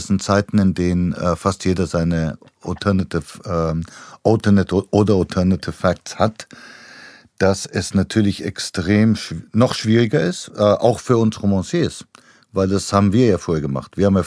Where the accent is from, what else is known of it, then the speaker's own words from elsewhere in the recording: Bulgaria; in Bulgarien, wo ich herkomme.